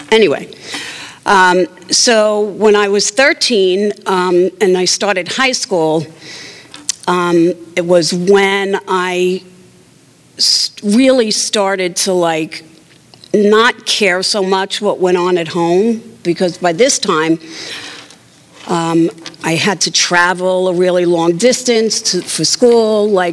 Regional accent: New York, United States; born there; So anyway, I was born in New York, I guess you can tell that, into an alcoholic home.

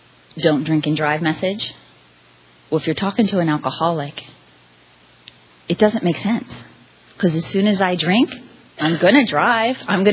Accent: Maryland, United States; also born or lived in Florida; I grew up in Maryland for the most part. I was born in Florida, but I grew up in Maryland.

